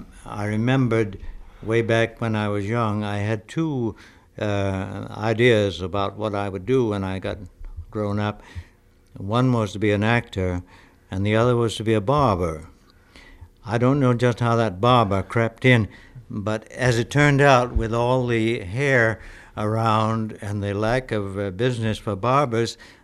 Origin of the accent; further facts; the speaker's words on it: Maine, United States; he asked me where I came from. And I told him I was born in Maine.